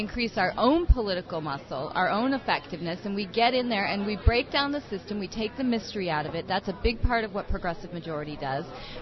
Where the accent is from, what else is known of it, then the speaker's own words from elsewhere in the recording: Minnesota, United States; My home state of Minnesota, I was an organizer there.